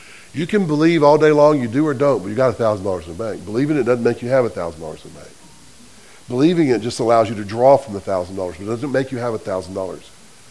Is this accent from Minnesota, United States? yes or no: no; Selma, Alabama, United States; I'm from Selma.